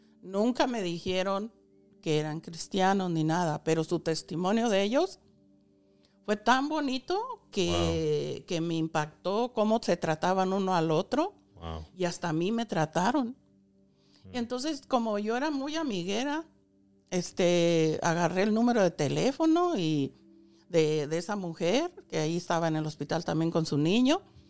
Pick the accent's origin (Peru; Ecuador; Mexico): Mexico; moved away; cuando yo vine de México, yo no había oído hablar nada de ninguna religión, nomás donde yo estaba acostumbrada.